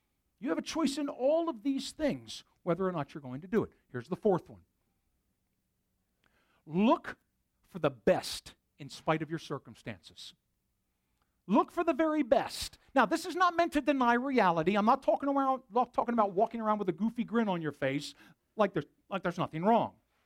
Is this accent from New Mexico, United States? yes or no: no; Philadelphia, Pennsylvania, United States; I'm a city boy. I'm from Philly. We don't hunt things there. We try not to be hunted. It's a dangerous place.